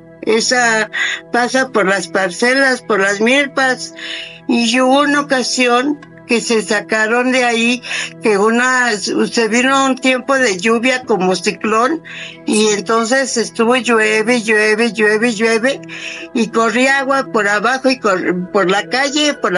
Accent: Tapachula, Jalisco, Mexico; Yo soy de Tapachula, Jalisco. … Y yo desde que fui niña, desde muy pequeña

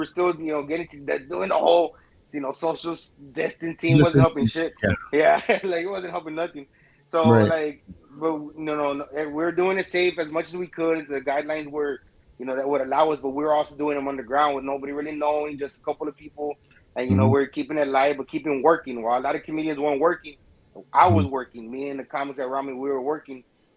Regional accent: Harlingen, Texas, United States; I mean, for me, man, I'm from Harlingen, Texas, bro. You know, from Harlingen. You know, all my life, and growing up there

